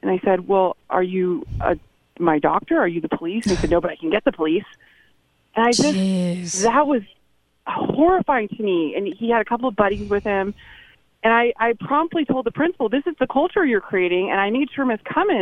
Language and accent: English; California, United States; I'm from California where they just opened this week.